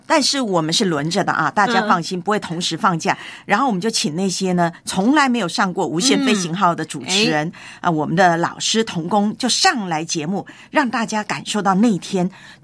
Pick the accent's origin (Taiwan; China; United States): Taiwan; 在我的老家呢，台湾呢，我们会说西北雨。